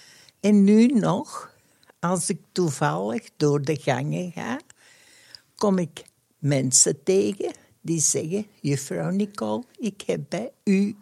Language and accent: Dutch; Herentals, Antwerp, Belgium; Ik ben van Herentals. Gewoon de straat uit, het hoekje rond.